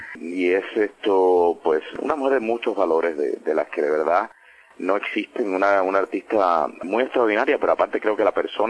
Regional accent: Vertientes, Camagüey, Cuba; Nací en Cuba, en Camagüey. Vertientes Camagüey, Cuba.

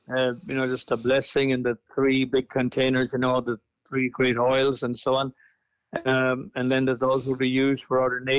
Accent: Ireland; Well, again, of course, everybody went. Not everybody went on Holy Thursday, just like here.

